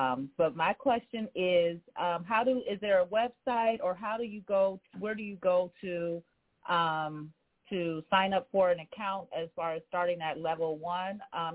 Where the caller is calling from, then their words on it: Powder Springs, Georgia, United States; I'm calling from Powder Springs, Georgia, right outside of Atlanta, Georgia.